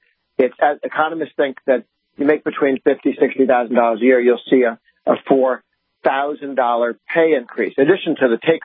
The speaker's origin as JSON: {"language": "English", "region": "Massachusetts", "country": "United States", "said": "I'm from Massachusetts, so I'm used to my senators doing what the left-wing leadership tells them to."}